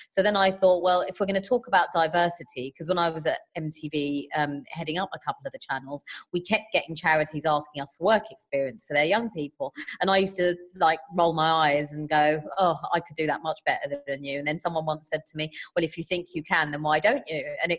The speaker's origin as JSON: {"language": "English", "town": "Harlesden", "region": "London", "country": "United Kingdom", "tie": "born or raised there", "also_born_or_lived": "Southall", "said": "I grew up in Harlesden and Southall. Girls like me were not supposed to end up on private jets"}